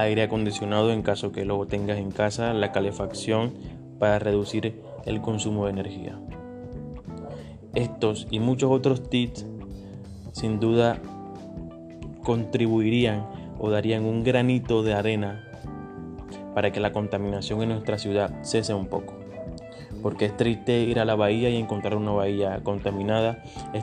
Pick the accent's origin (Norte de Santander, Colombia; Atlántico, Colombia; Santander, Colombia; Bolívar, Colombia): Bolívar, Colombia; Cartagena; Nosotros, como ciudadanos cartageneros y como ciudadanos colombianos